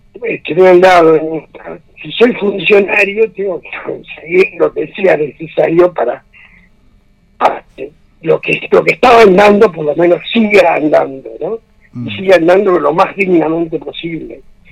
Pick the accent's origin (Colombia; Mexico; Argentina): Argentina; del error que hemos cometido como argentinos